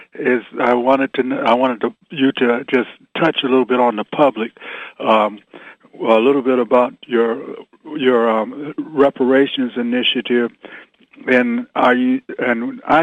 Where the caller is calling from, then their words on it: Washington, District of Columbia, United States; I'm calling from Washington, D.C.